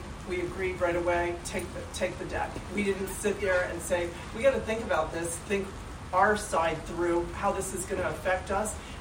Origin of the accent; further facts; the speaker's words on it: St. Thomas, U.S. Virgin Islands; also born or lived in St. Croix; I grew up in the Virgin Islands, St. Thomas and St. Croix, very familiar with historic buildings, and I've worked in them all my life.